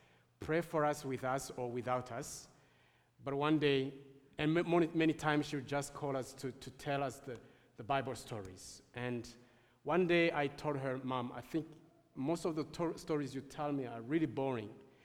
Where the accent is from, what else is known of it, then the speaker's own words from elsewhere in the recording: Burundi; moved away as an adult; I'm from Burundi. I was born there and I grew up there. I only lived out of Burundi when I came here for doing my studies.